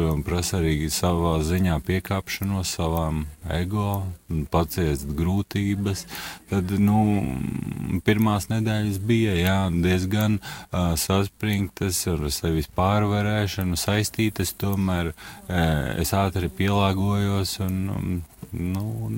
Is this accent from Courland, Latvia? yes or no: no; Cēsis, Cēsis Municipality, Latvia; Esmu audzis Cēsoinē, saknes ir man Latgalē.